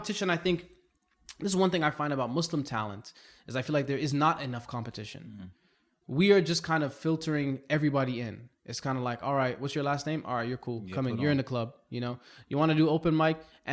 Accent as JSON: {"language": "English", "town": "Toronto", "region": "Ontario", "country": "Canada", "said": "And so I was the only one really repping Canada. I was from Toronto."}